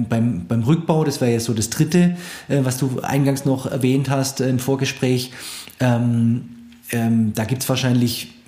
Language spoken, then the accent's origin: German; Munich, Bavaria, Germany; Als Münchner, wenn ich da noch kurz einwerfen darf, also bei uns gibt es kaum Ziegelbauten